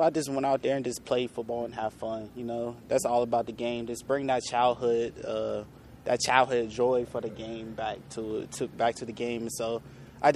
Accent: Roanoke, Virginia, United States; So I came from Roanoke, Virginia.

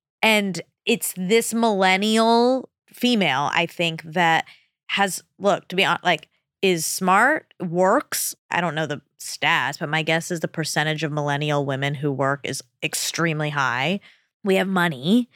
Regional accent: the South, United States; I grew up in the South, so I knew

